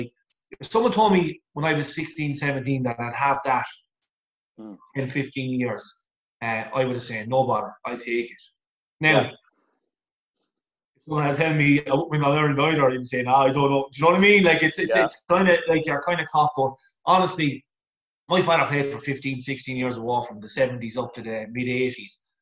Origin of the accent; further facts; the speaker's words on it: Waterford, Munster, Ireland; Some of the Cork players and Tip players and Kilkenny players, and we were like, "Oh, we're from Waterford, don't come from."